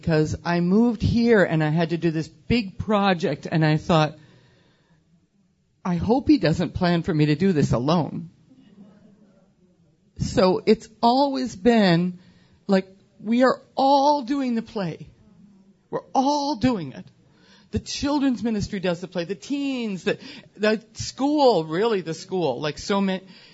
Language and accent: English; Wisconsin, United States; I grew up on a dairy farm in Wisconsin. I am not from New York City. I'm a Wisconsinite from, you know, I milked cows.